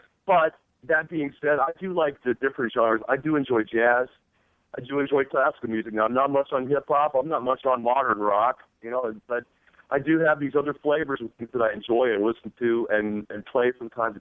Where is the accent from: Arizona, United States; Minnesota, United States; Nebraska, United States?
Arizona, United States; Phoenix; But I call Phoenix my hometown because that's where we settled in when I was about nine. The construction business was booming in Phoenix, and I spent my formative years there.